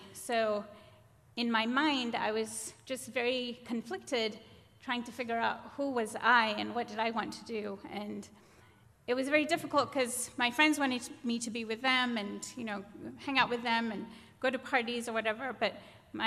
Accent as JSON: {"language": "English", "country": "United States", "said": "So being an American, I was sent to see if I could get my visa"}